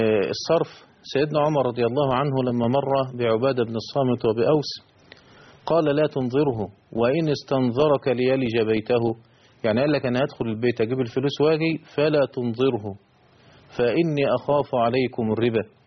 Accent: Egypt; طب قد يحدث في بعض الاحيان كما يحدث عندنا في مصر

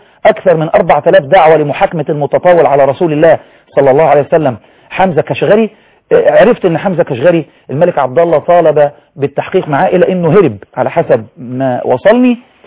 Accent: Egypt; احنا كلنا مصريين

